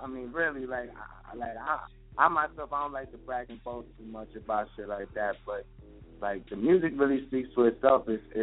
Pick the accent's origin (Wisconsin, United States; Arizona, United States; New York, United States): New York, United States; Bronx, Brooklyn, New York.